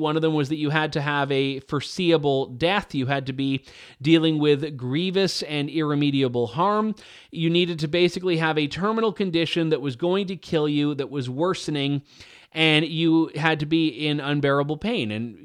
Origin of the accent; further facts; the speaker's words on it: Canada; you can be forgiven because I'm Canadian and even I don't want